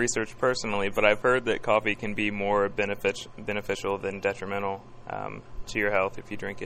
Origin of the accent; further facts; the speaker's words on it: Indianapolis, Indiana, United States; I'm actually I'm from Indianapolis, and I'm not a frequent coffee drinker.